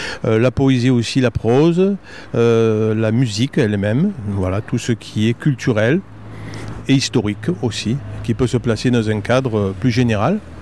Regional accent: Corsica, France; je me suis intéressé très tôt à la musique traditionnelle corse, puisque je suis corse

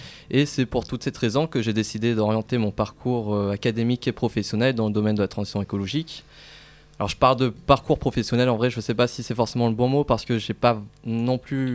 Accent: Marseille, Provence-Alpes-Côte d'Azur, France; Et je suis né à Marseille, j'ai toujours vécu à Marseille. Mon père est marseillais, donc il y a au moins une vraie culture de la ville.

